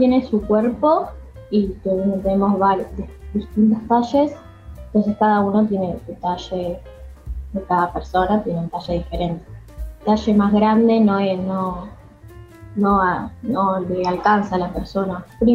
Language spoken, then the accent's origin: Spanish; Barrio Norte, Buenos Aires, Argentina; voy a la escuela Fragata Libertad a la 1911 y soy de Barrio Norte.